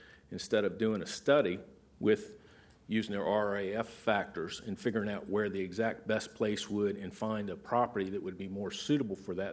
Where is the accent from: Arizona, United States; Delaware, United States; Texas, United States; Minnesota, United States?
Delaware, United States; Seaford; I'm not from King of Prussia. I'm born and raised in Seaford, Delaware.